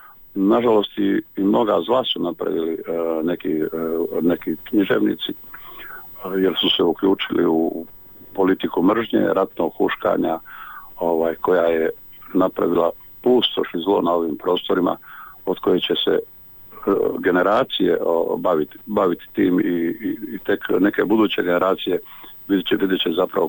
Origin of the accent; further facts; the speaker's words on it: Bosnia & Herzegovina; državljan sam Bosne i Hercegovine, to je moja jedina domovina u kojoj ja ostvarujem svoj život i svoju književnost.